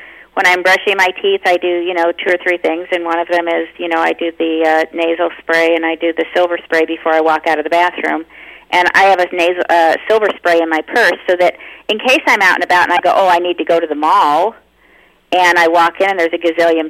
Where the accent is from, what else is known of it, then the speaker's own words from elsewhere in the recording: United Kingdom; I'm British.